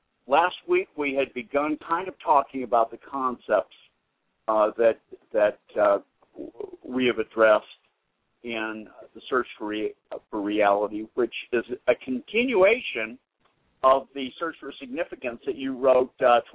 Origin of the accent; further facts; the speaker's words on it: Boston, Massachusetts, United States; now in Atlanta, United States; It's a beautiful day up here in Atlanta. We have had a spring that has been as cool as where I grew up in Boston, Massachusetts